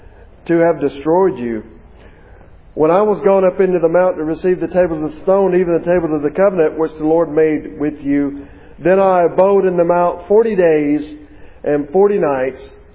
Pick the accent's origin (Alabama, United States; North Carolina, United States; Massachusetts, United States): Alabama, United States; yeah, I'm from Alabama, so I talk like people from Alabama, right?